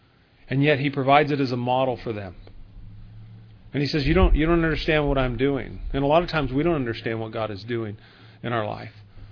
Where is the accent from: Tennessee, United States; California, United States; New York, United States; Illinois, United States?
California, United States; Bakersfield; I'm from Bakersfield, okay?